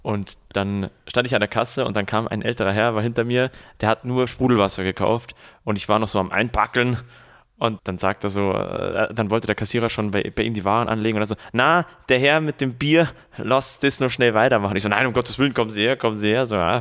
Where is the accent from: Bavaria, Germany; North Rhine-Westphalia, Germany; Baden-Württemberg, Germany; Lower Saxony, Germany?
Bavaria, Germany; accent: Bavarian; Man wird hier wie ein alter Bekannter empfangen, wenn man bayerisch redet.